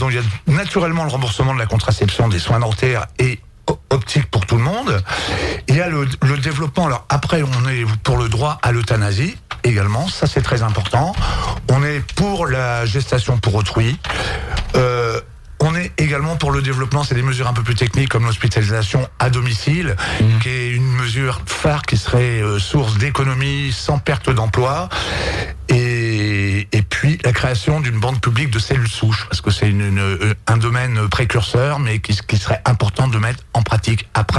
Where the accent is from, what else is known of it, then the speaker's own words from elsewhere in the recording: Brittany, France; moi je suis breton à la base, donc on va jusqu'au bout des choses